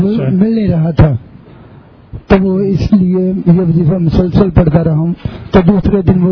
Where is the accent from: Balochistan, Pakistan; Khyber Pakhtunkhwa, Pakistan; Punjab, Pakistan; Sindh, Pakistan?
Punjab, Pakistan; Lahore; میرا تعلق شاد باغ لاہور سے ہے.